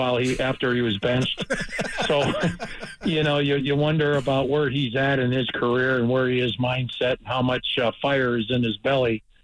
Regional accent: Illinois, United States; Generally, I'm from Big Ten territory where I grew up in the Illinois area

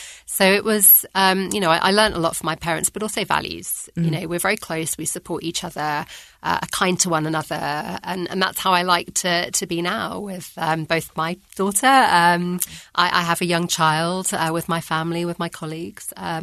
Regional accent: London, United Kingdom; So I grew up in London, which I loved. London, you know, I'm a passionate Londoner

